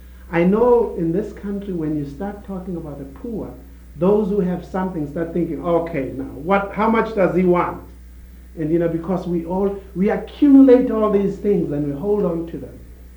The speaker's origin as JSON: {"language": "English", "country": "South Africa", "tie": "born or raised there", "said": "I know growing up in South Africa, when everything falls apart, it's like God isn't there."}